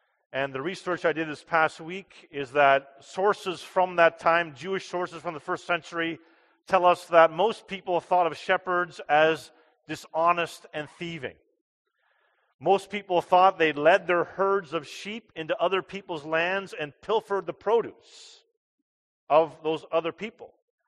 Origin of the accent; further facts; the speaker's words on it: Grimsby, Ontario, Canada; I'm from Grimsby. And then always quickly say, oh, it's close to Toronto. You've heard of Toronto, right? That's where I'm from. Toronto area.